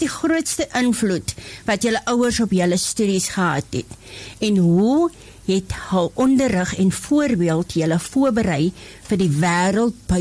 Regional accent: Rustenburg, North West, South Africa; ek is van Rustenburg in Noordwes

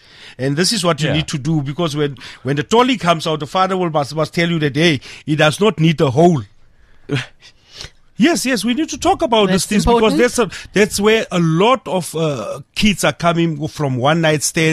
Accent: South Africa; you know our South Africans, they don't believe you as a South African when you start something until you link it with an American.

